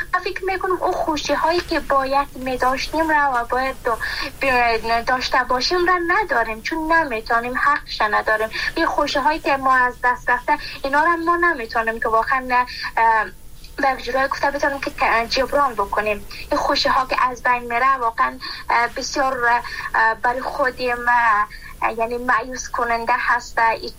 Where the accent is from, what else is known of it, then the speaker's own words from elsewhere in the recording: Afghanistan; من خودم به عنوان یک بانو از افغانستان هستم